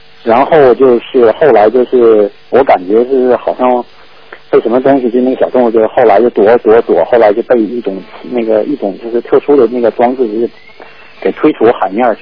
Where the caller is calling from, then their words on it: New Zealand; 我是第一次打，我从新西兰打过来的。